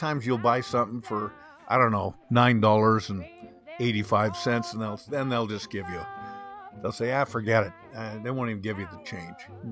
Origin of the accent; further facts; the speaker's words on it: Bend, Oregon, United States; they shot several episodes right here in my hometown of Bend, Oregon.